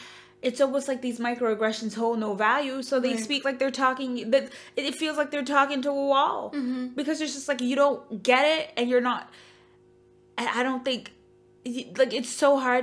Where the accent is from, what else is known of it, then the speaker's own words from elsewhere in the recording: Brooklyn, New York, United States; I remember growing up in Brooklyn, New York